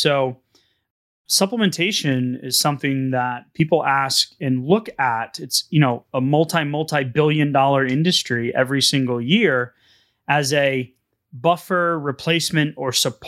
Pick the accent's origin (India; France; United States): United States; New England; now in Texas, United States; It's cold 3 months out of the year here in Texas. And some of you are going to laugh. I'm from New England. I get it. 100 inches of snow a year. I used to shovel.